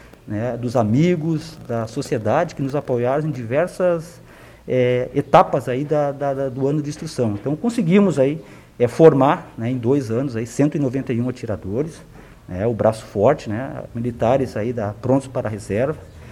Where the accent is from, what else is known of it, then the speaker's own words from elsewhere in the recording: Rio Grande do Sul, Brazil; born there; Então, tive sorte de vir para cá. Digo que nasci no Rio Grande do Sul, mas levo no coração a minha segunda cidade.